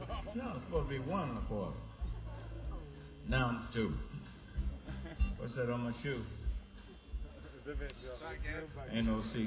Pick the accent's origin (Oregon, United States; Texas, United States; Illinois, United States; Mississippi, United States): Mississippi, United States; You know I'm from Mississippi.